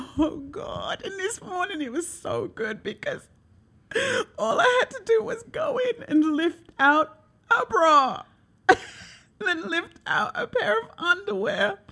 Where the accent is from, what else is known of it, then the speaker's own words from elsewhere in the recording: England, United Kingdom; I'm English. You know, there's an old English white woman living in me that loves Victorian trunks.